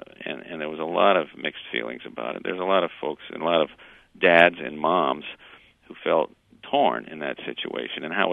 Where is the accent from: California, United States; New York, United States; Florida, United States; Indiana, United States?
Florida, United States; Fort Lauderdale; And I went down to the Herald in Miami, where, I was sort of my hometown. I was born in Fort Lauderdale, and I grew up reading the paper